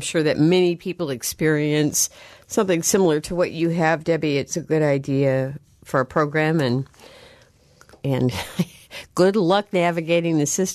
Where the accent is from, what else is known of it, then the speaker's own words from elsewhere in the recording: Elk Grove Village, Illinois, United States; also born or lived in Hyde Park / Des Plaines; Well, I was born in Hyde Park and lived the first few years of my life there, then Des Plaines, and then Elk Grove Village.